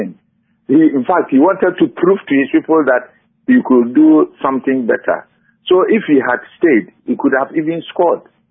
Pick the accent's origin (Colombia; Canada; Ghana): Ghana; You see, I'm a Ghanaian